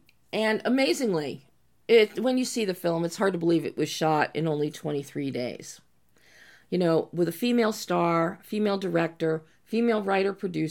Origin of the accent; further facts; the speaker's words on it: Philadelphia, Pennsylvania, United States; I'm from Philly. And okay. Chop, I mean, you do not grow up in Philly in the 50s, 60s, 70s through today and not know about Chop.